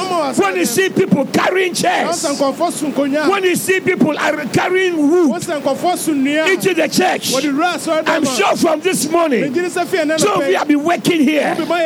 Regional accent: Winneba, Central Region, Ghana; You know, way back, you know, I came from Winneba. Way back in Winneba.

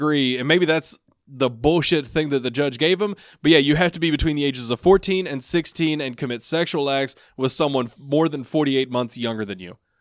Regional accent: Missouri, United States; I know what you guys are thinking. We're from Missouri. It's a different side of Missouri.

